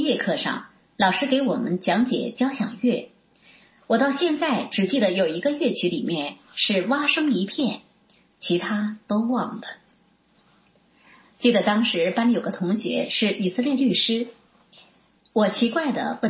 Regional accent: Wenzhou, Zhejiang, China; born there; 我出生在温州，这个地方从商氛围很浓厚，从小接触那些生意人

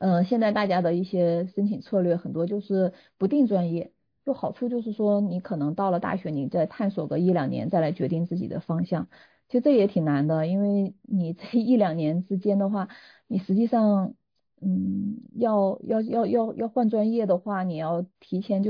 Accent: China; 就像我们中国人经常说的就不要掉链子

